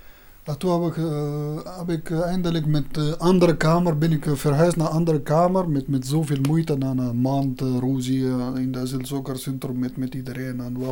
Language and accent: Dutch; Afghanistan; Dutch is a second language; moved away as an adult; now in Heerlen, Netherlands; ben 42 jaar. Oorspronkelijk kom ik uit Afghanistan. Sinds 8 augustus 1997 woon ik hier in Nederland. En sinds 1998 woon ik hier in Heerlen.